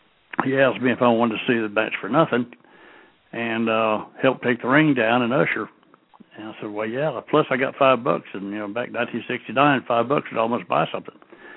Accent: West Palm Beach, Florida, United States; Well, I lived, born and raised in West Palm Beach, Florida.

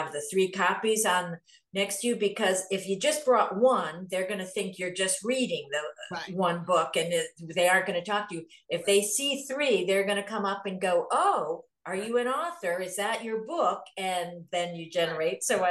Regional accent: Hebron, United States; a local little cafe bakery here in my town of Hebron. So I'm going to launch it into the world in my hometown.

